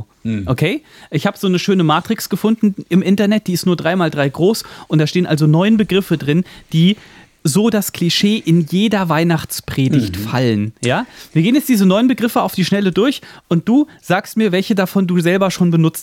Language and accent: German; Kelsterbach, Hesse, Germany; ein Freund hier aus Kelsterbach, aus meiner Heimatstadt